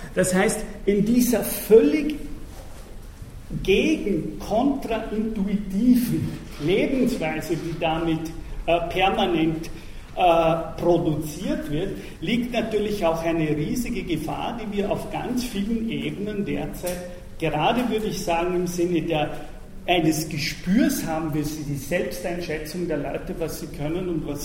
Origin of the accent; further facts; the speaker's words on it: Vorarlberg, Austria; ich komme aus Vorarlberg und weiß daher, was die Touristen in Vorarlberg in den Bergen machen